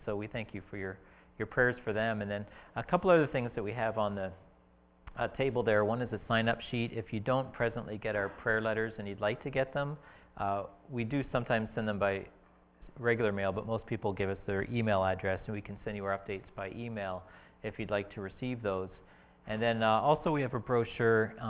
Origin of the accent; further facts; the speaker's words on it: Canada; now in Ukraine; Yes, we are, like Pastor Dave, we are Southerners. We're from Southern Canada. And in fact, my wife Jackie grew up about less than an hour west on a dairy farm from where Pastor Dave was. And I grew up about 45 minutes north